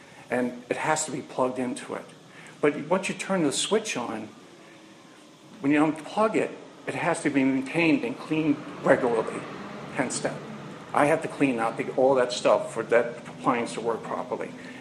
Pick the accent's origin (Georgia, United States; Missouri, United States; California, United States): California, United States; also born or lived in Staten Island, New York; Imagine growing up in the Sierras in California, and you hated it there. Out on the California coast, you hated it there. Staten Island, I won't even get into that. I grew up there too